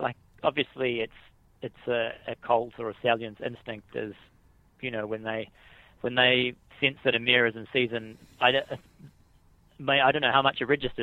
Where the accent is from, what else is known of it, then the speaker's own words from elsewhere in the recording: New Zealand; I grew up in New Zealand. My dad works in the horse business there.